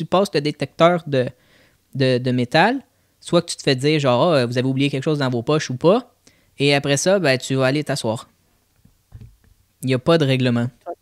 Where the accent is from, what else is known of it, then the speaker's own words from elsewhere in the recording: Canada; Tu sais, avec mon père, nous, on est comme, on vient du Canada.